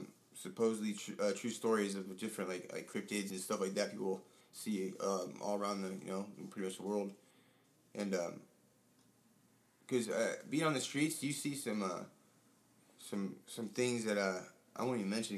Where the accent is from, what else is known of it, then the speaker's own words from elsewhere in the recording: Long Beach, California, United States; Yeah, for a little bit. I'm originally from Long Beach.